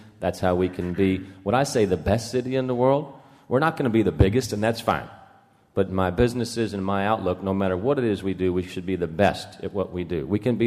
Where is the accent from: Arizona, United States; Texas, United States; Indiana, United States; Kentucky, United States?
Kentucky, United States; Louisville; I returned to Louisville, my hometown here.